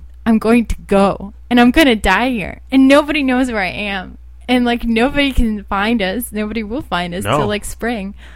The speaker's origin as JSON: {"language": "English", "country": "Bosnia & Herzegovina", "lives_now": "United States"}